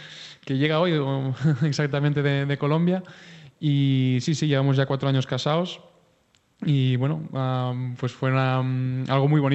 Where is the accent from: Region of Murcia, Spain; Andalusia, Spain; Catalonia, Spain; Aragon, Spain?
Catalonia, Spain; Yo me siento español, me siento catalán